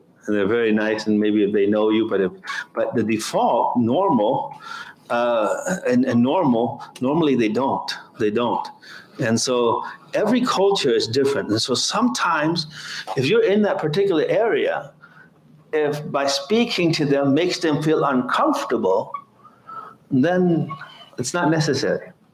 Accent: United States; And I'm from America. You know what we do in America?

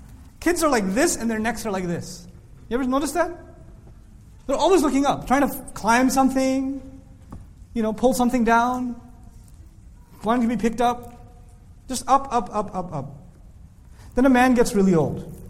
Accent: Dallas, Texas, United States; Where are you from? I said, Dallas.

